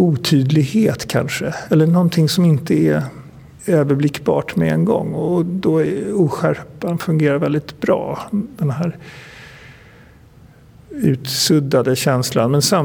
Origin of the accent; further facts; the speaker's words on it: Stockholm, Stockholm County, Sweden; Och jag kommer från Stockholm, bor i Stockholm och arbetar i Stockholm.